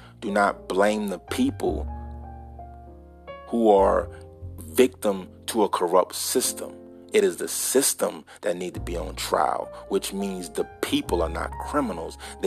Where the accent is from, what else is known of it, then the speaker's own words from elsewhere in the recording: United States; And I say we, because I'm an American.